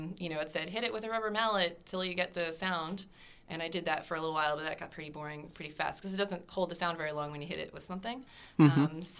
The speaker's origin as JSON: {"language": "English", "region": "Florida", "country": "United States", "tie": "born or raised there", "also_born_or_lived": "Milwaukee, United States", "lives_now": "Pittsburgh, United States", "said": "No, I was born in Milwaukee, and I lived there for maybe about 3 years, and then we moved to Florida, and I grew up there."}